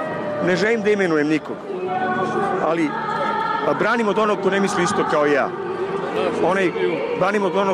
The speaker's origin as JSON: {"language": "Serbian", "town": "Zaječar", "region": "Zaječar District", "country": "Serbia"}